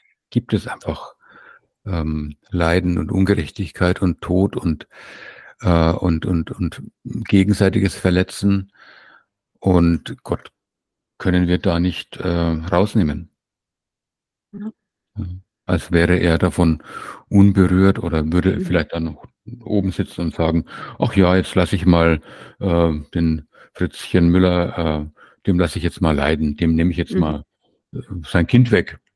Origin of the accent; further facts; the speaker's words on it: Kronach, Bavaria, Germany; born there; Aber ich bin halt nun mal in Kronach geboren und das ist in Deutschland und in einer evangelischen Familie.